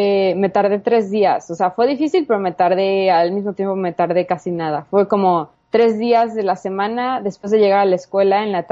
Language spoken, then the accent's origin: Spanish; Mexico; now in Miami, United States; Aunque yo ya vivía en Miami, le dije, no, yo soy de México.